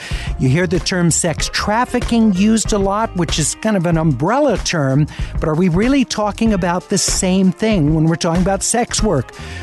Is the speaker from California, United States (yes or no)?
yes; Los Angeles, California, United States; Growing up in Los Angeles, particularly in Hollywood, street prostitution was just a fact of life.